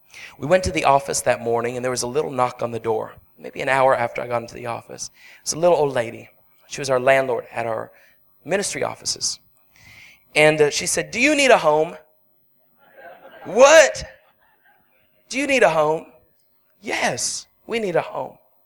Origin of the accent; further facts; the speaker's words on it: Canada; now in United States; because I'm a Canadian.